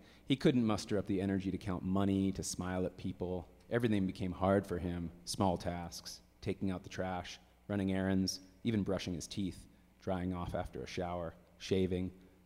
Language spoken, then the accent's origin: English; Santa Fe, New Mexico, United States; I'm really, really happy to be playing with these amazing musicians. We're all from Santa Fe.